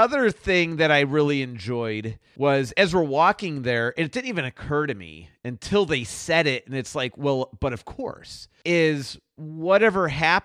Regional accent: Chicago, Illinois, United States; growing up in Chicago and going to Chicago

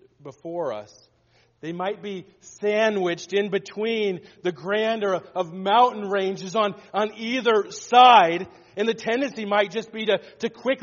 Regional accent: Montana, United States; When I was growing up in Montana, one of the things that we did very often was go and visit the grandmas in Bozeman, Montana.

